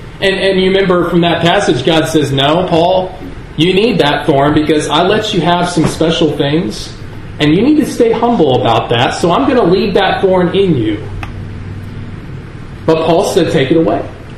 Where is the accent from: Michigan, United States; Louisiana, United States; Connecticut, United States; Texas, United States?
Texas, United States; Houston; I grew up in Houston, Texas, going to the Kleinwood congregation